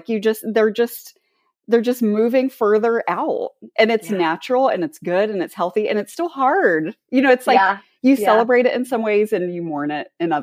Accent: Ohio, United States; now in Goshen, United States; No, I grew up in Southwestern Ohio, like near Dayton.

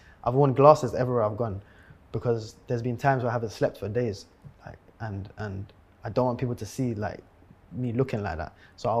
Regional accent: London, United Kingdom; If you're growing up in London, if you're fast and you're good at football, that's it.

